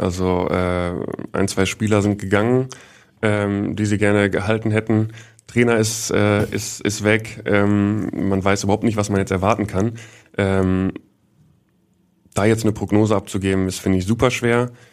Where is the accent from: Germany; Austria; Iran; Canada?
Germany; Hamburg; als Hamburger, glaube ich, wünscht sich jeder, dass beide Vereine auch in der ersten Liga spielen.